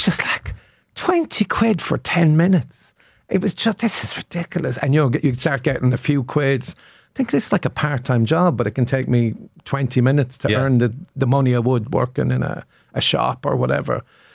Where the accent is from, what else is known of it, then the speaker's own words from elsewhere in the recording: Corbell, County Limerick, Ireland; I'm from Corbell.